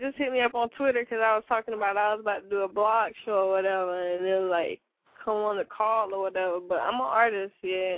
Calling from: South Carolina, United States; I'm calling from South Carolina.

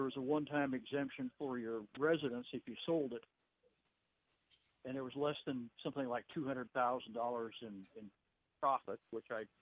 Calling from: Missouri, United States; I am in Missouri.

